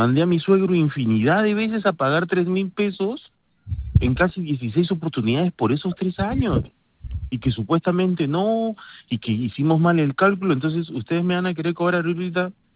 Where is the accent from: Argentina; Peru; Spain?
Peru; now in Chile; Yo estoy en Chile. Soy peruano, vivo hace un montón de años acá.